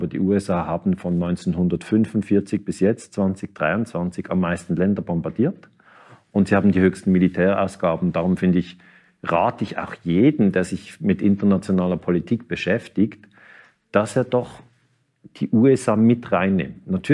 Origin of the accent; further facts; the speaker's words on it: Switzerland; dass eigentlich der amerikanische Imperialismus bei uns in der Schweiz oder in Deutschland, Österreich insgesamt überhaupt nicht reflektiert wird